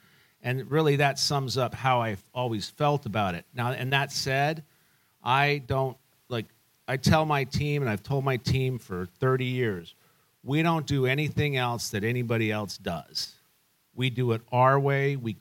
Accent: Las Vegas, Nevada, United States; I live in Las Vegas. I'm born and raised in Las Vegas

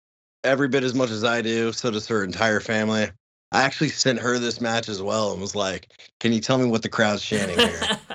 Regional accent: Chicago, Illinois, United States; I'm Chicago, so if you live in Iowa or Montana or whatever, I'm sorry, but I'm speaking as a Chicagoan now.

